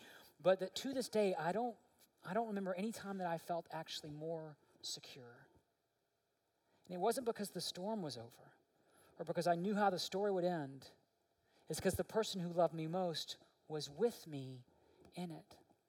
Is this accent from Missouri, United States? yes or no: no; Little Rock, Arkansas, United States; I grew up in Little Rock, Arkansas.